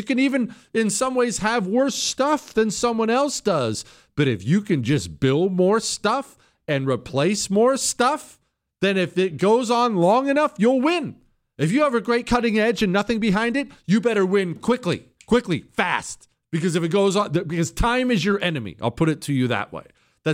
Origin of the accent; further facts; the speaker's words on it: Brooklyn, New York, United States; I'm from Brooklyn, and I know.